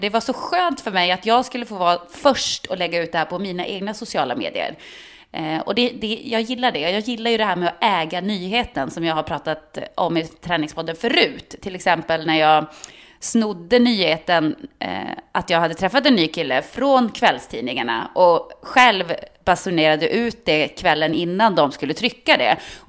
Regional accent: Norrland, Sweden; Men jag vet inte om det är för att jag är från Norrland.

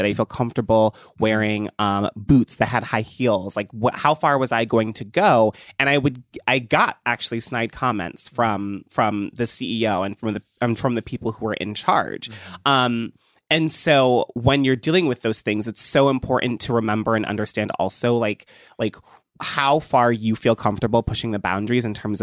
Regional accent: Ohio, United States; Yeah, I grew up in Ohio, and I'm sort of going to echo that with Fran.

